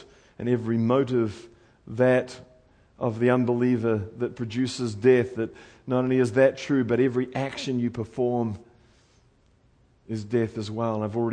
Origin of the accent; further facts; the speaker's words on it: New Zealand; accent: New Zealand; you can't figure out a word that I'm saying, it's not because of my New Zealand accent.